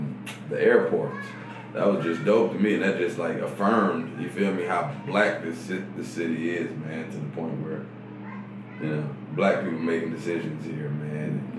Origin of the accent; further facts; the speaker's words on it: Atlanta, Georgia, United States; Like, I'm from that part of Atlanta. But growing up in Atlanta